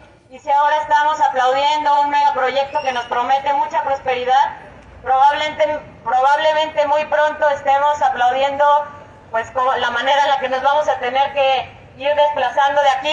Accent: Quintana Roo, Mexico; estamos viviendo aquí en Quintana Roo, en el estado que habitamos. Muchas de las personas que estamos aquí venimos del norte de Quintana Roo

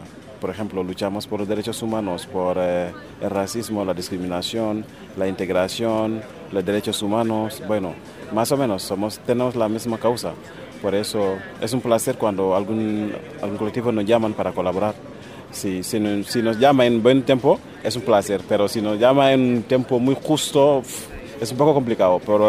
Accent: Senegal; now in Madrid, Spain; yo soy de Senegal y soy portavoz en el Sindicato de Manteros de Madrid. Hemos luchado aquí en todas las calles de Madrid hace más de 5 años

